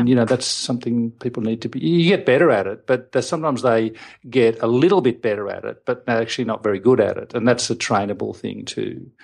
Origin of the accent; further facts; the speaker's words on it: Sydney, New South Wales, Australia; And I said, oh, I'm from Sydney.